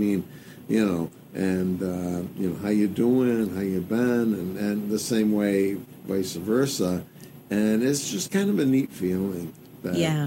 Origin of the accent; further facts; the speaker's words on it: Gloversville, New York, United States; I grew up with him in Gloversville, which is probably 35 miles west of here